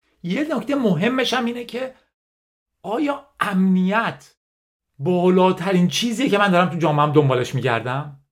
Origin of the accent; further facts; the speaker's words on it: Iran; برای ما ایرانیایی که تو شرایط ایران بزرگ شدیم خیلی درکش یه خورده سخت‌تره